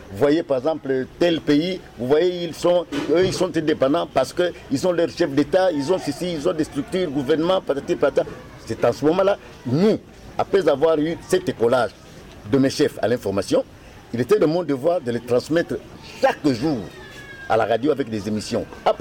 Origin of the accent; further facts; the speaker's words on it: Kinshasa, DR Congo; born there; Je suis né à Léopoldville.